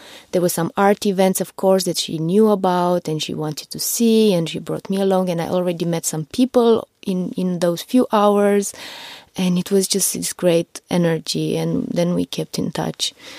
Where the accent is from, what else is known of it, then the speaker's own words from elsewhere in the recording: Romania; I don't feel at all anymore like, oh, there's some problem, I'm from Romania